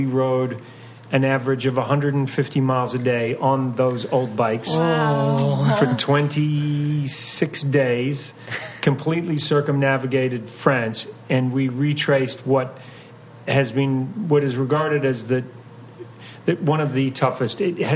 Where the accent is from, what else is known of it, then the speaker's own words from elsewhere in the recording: Christchurch, Canterbury, New Zealand; the terrible shootings that took place in my hometown of Christchurch. So we're a small nation, but we sort of punch above our weight. We're only about 5 million people